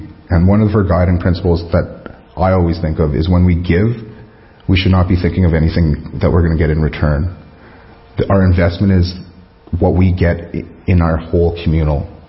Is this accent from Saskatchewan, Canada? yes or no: yes; Maple Creek, Saskatchewan, Canada; So growing up in Maple Creek and to where I am now, I do see like a vast difference in our surroundings, in our communities.